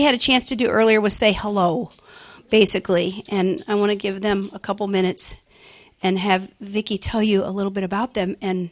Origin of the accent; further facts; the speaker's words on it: Taiwan; both in the United States and in my home country, Taiwan.